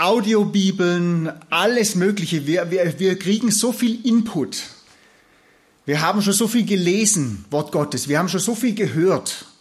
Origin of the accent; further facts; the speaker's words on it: Southern Germany, Germany; Sie ist Amerikanerin, ich bin Süddeutscher.